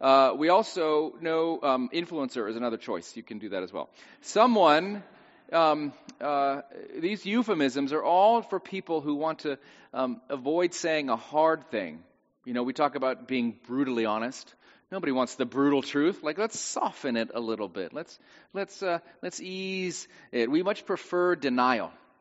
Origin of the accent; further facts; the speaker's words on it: North Carolina, United States; I'm from North Carolina, and when NASCAR driver Dale Earnhardt died, people said, well, he's at the great racetrack in the sky